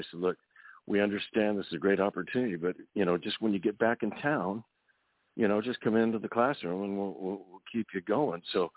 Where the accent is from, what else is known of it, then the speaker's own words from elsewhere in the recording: Visalia, California, United States; born there; I was from up there and everything. I was born in Visalia, and so were … you know.